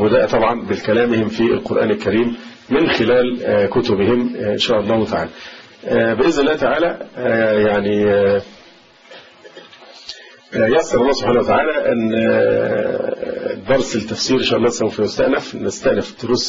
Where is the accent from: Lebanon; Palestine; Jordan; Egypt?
Egypt; عندنا في مصر صالح الورداني